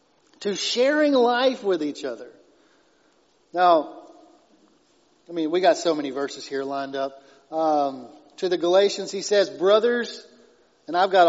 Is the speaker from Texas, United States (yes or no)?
yes; Texas, United States; You know what? God doesn't care if I'm a Texan. He still wants me to fellowship with other believers. He made me a Christian first, a Texan second, an American third.